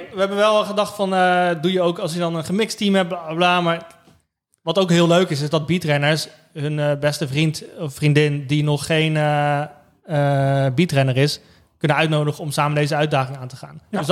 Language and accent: Dutch; South Holland, Netherlands; ik kom uit de hoek van Rotterdam, dus ik rijd gewoon naar Arnhem, dat is voor mij het makkelijkste.